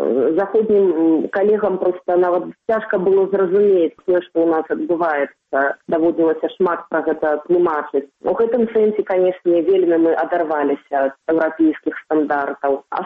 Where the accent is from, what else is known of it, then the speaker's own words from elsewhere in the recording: Minsk, Belarus; хаця я нарадзілася і вырасла ў Менску.